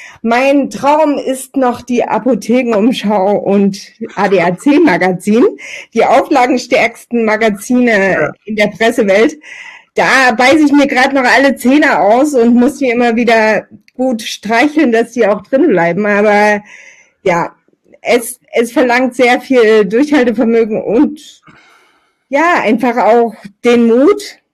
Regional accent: Meerane, Saxony, Germany; Ich bin in Merane geboren, das liegt quasi in Italien, tatsächlich aber in Sachsen bei Chemnitz und Zwickau. Ich habe dort eine sehr, sehr schöne Kindheit verbracht

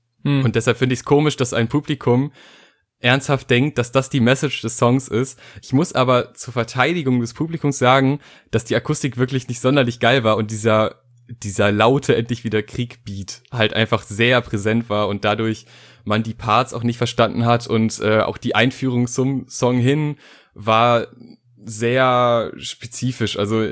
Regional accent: North Rhine-Westphalia, Germany; denn ich bin aus NRW und bin nach Berlin gefahren

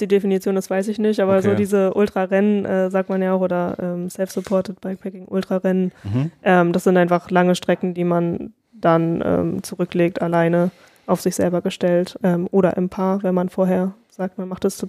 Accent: Kiel, Schleswig-Holstein, Germany; also ich komme aus Kiel, auch vom Meer und ich bin auch super gerne am Meer.

